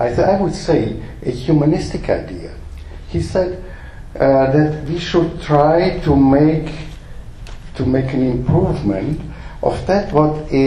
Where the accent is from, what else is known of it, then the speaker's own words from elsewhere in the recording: Vienna, Austria; I come from Vienna. This is the courtyard of the University of Vienna